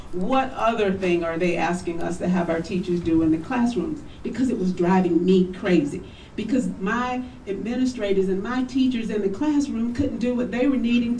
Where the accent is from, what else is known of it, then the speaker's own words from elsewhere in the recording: Swainsboro, Georgia, United States; You heard, I'm from Swainsboro, Georgia. I'm from South Georgia, rural South Georgia.